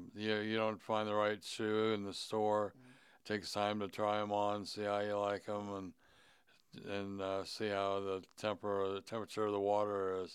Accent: Dayton, Ohio, United States; I'm from Dayton, Ohio, Oakwood. Grew up in the Oakwood area and all my life.

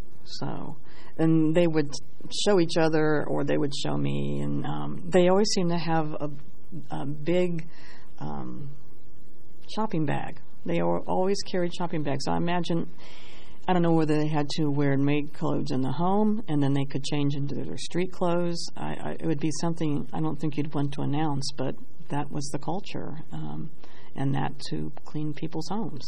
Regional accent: Dayton, Ohio, United States; Well, I grew up in Dayton View, as I said, and originally, after the 1913 flood, a lot of the Jewish folks settled in that area.

